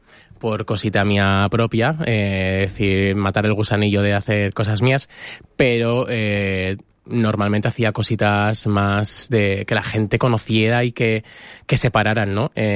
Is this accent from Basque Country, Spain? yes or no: no; Navarre, Spain; now in Madrid, Spain; Viene la pandemia, me voy 6 meses a mi tierra, Navarra. Vuelvo a Madrid, súper descolocado.